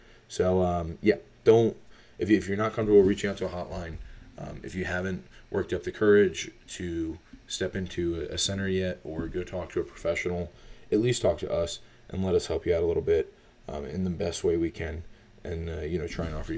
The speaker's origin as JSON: {"language": "English", "region": "Florida", "country": "United States", "tie": "born or raised there", "said": "I grew up next to the headquarters down in Florida. It's awesome."}